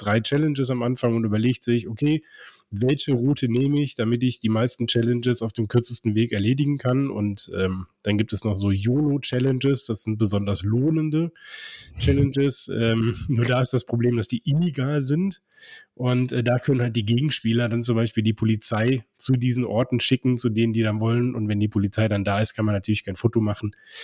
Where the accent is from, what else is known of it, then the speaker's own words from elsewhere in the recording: Cologne, North Rhine-Westphalia, Germany; ganz, ganz liebe Grüße in meine Heimat, ins die schönste Stadt Deutschlands, ins wunderschöne Köln.